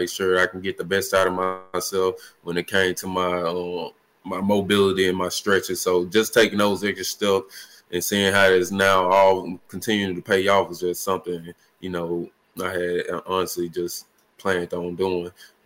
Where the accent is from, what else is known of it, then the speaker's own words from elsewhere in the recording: Jackson, Mississippi, United States; I'm going to be right here in my hometown, Jackson, Mississippi.